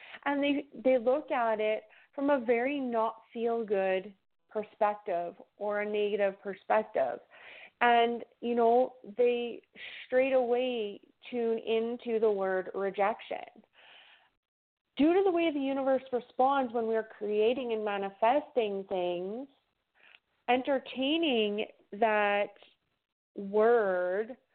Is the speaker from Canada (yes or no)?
yes; Canada; I'm from Canada.